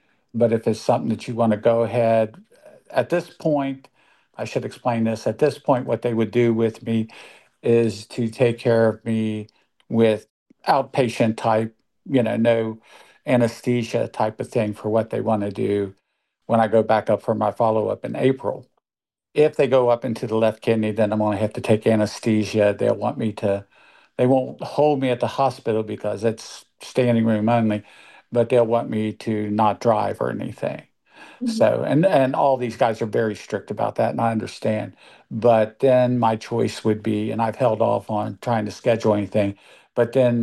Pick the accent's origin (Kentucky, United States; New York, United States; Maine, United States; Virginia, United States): Kentucky, United States; I'm from Kentucky originally